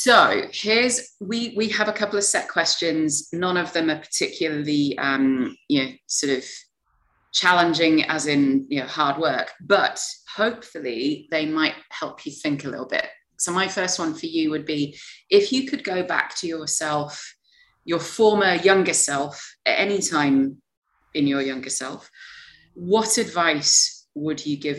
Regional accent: Huddersfield, Yorkshire and the Humber, United Kingdom; So I grew up in Huddersfield, which is a couple of towns over

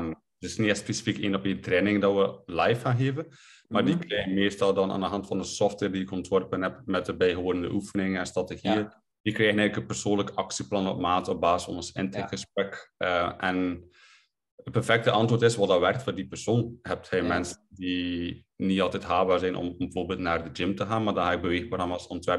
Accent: Kortrijk, West Flanders, Belgium; now in Ghent, Belgium; Ik ben afkomstig van Kortrijk, maar ben momenteel woonachtig te Gent.

